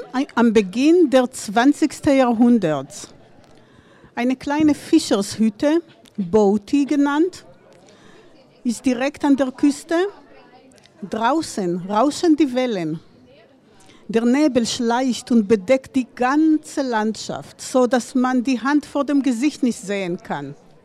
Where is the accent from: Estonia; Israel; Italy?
Israel; German is a second language; now in Ireland; Und ich bin aus Israel ursprünglich. Also meine Familie ist orientalisch, meine Kultur ist auch orientalisch. Und als ich nach Irland kam